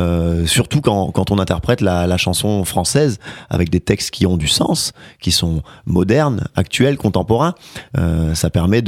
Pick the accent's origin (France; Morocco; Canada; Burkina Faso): France; Hauts-de-France; on est du Nord, donc on est un peu chauvin là-haut. En tout cas, on aime bien d'où on vient, on est ch'ti, quoi. Et on le revendique.